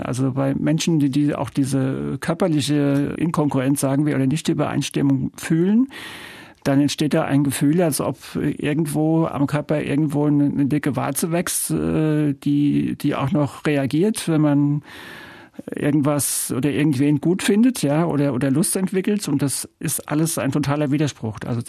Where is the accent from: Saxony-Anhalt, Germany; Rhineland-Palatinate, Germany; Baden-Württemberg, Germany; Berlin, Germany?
Rhineland-Palatinate, Germany; Mainz; am Schluss bin ich dann vor Ort, an meinem Heimatort